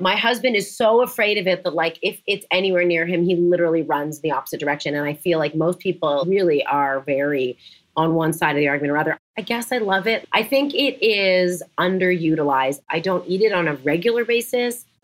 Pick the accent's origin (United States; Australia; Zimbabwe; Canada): Canada; But I grew up a skier. It's part of the cliche of being Canadian.